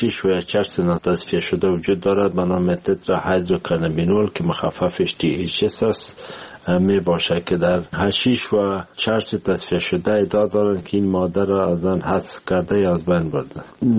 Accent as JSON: {"language": "Persian", "country": "Afghanistan", "said": "ما از افغانستان اومدیم"}